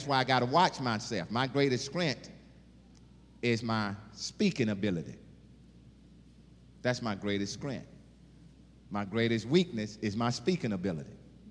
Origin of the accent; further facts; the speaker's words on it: Mississippi, United States; moved away; Even when I left Mississippi, I didn't want nobody to know that I was from Mississippi when I made it to Texas.